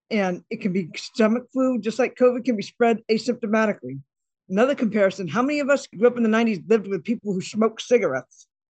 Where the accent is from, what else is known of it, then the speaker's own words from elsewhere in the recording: Vermont, United States; I'm originally from Vermont.